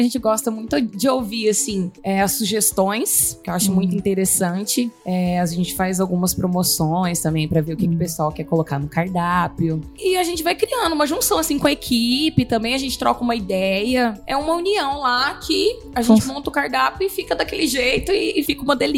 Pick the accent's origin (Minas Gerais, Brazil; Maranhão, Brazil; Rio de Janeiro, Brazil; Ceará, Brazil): Maranhão, Brazil; also born or lived in Cocalinho; now in Cuiabá, Brazil; Saí do Maranhão, fui pro interior de Mato Grosso, numa cidade pequenininha chamada Cocalinho.